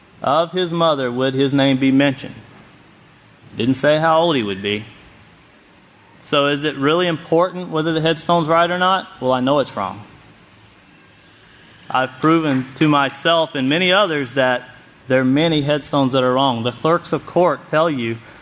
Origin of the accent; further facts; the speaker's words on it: Cherokee, North Carolina, United States; When I grew up in North Carolina, I grew up right at Cherokee. A lot of my family were from there.